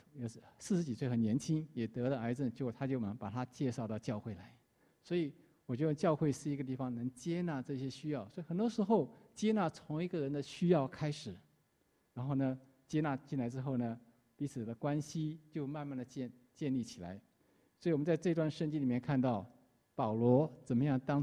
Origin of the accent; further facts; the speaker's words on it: Taiwan; now in United States; 我是从台湾来的，很想那些朋友啊，然后呢语言能力也不这么强。